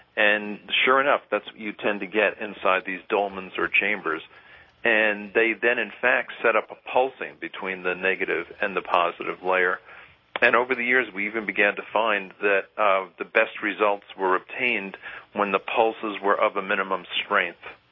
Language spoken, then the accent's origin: English; Northeast, United States; And I'm from the Northeast, and it began to remind me of the old-fashioned ice houses that we used to have here